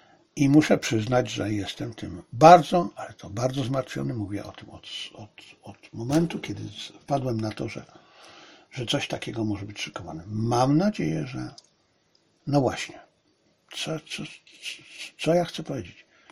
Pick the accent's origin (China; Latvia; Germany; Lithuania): China; Polish is a second language; now in Poland; ja jestem Chińczykiem. Ja jestem jednym z nich. Mieszkając tutaj w zabitej wiosce pod Warszawą, jestem jednym z nich.